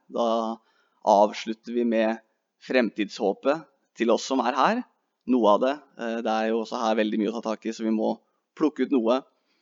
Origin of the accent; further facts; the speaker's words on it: Eastern Norway, Norway; Jeg jo blir jo kalt søring her oppe, men jeg er egentlig østlending, da.